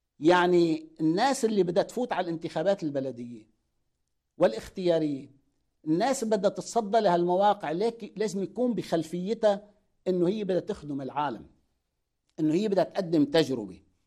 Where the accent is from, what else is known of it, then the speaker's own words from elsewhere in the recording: Lebanon; لازم نلتف كلبنانيين ونضع أيدينا ببعض